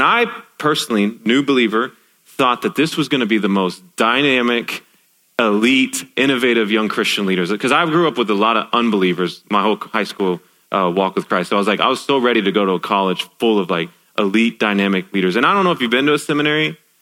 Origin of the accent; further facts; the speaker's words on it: Dallas, Texas, United States; And I'm from Dallas, Texas, y'all. Like, I just said y'all in it, so you know I'm from Dallas.